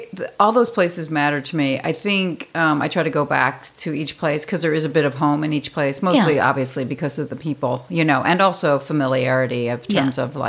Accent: Chicago, Illinois, United States; I'm from Chicago.

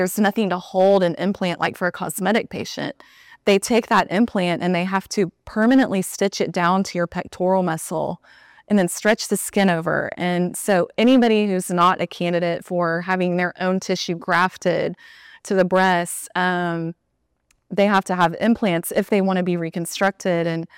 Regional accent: Texas, United States; I'm from Texas. I'm a Texas girl.

